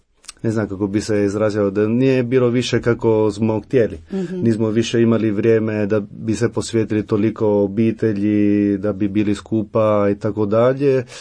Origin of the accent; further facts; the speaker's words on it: Italy; Croatian is a second language; moved away as an adult; also born or lived in Rome; now in Split, Croatia; dolazim iz Italije, kako sam rekao, i ipak već 6 godina živimo u Hrvatskoj. Živimo u Splitu sa ženom i 3 djecom